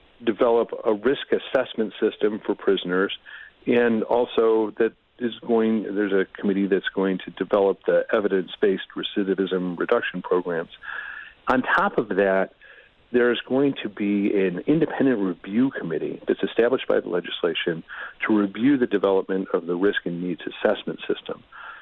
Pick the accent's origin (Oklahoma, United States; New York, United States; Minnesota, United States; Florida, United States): Minnesota, United States; Wisconsin and my home state of Minnesota have both done a poor job with pardons.